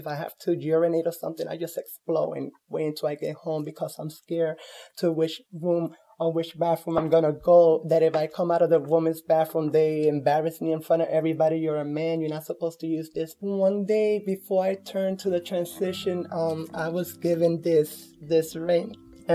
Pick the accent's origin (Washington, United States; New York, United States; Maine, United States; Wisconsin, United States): New York, United States; Brooklyn; born there; I was born in November 1966. I was born in Brooklyn, New York.